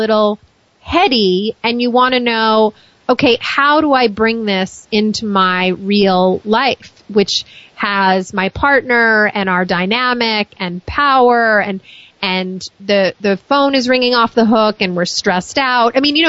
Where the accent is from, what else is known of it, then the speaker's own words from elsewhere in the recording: New York, United States; I'm from New York, people.